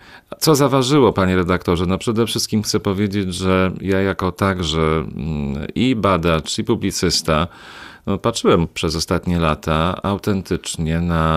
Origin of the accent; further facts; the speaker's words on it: Lublin, Lublin Voivodeship, Poland; No ale jako lublinianin niewątpliwie także chciałbym i widzę tutaj pewną przestrzeń do promocji Lublina